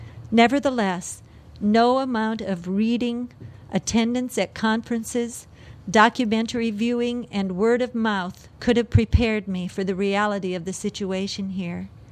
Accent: Olympia, Washington, United States; a major street in my hometown. I have a home. I am allowed to go see the ocean. When I leave for school or work, I can be relatively certain that there will not be a heavily armed soldier waiting halfway between Mud Bay and downtown Olympia

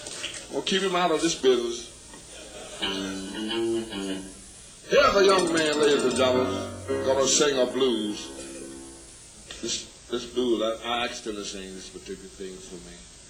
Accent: Mississippi, United States; You know, I'm from Mississippi.

